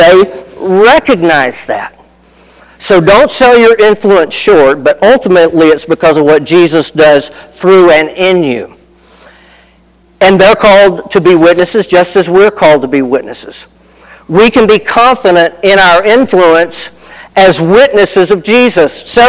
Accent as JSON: {"language": "English", "region": "the South", "country": "United States", "tie": "born or raised there", "accent": "southern", "said": "I grew up in the South. I have people saying to me sometimes, well, where are you from in the South? They recognize that. Mine's not quite as pronounced as Jeannie's is"}